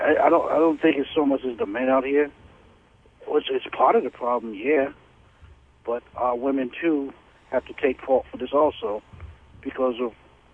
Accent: Newark, New Jersey, United States; I remember those days. I'm from Newark, New Jersey. I know. Been there, seen it.

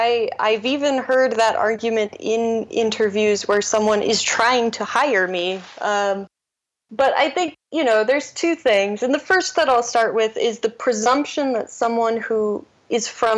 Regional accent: Idaho, United States; now in Seattle, United States; And then, of course, I grew up in Idaho, which is not too far.

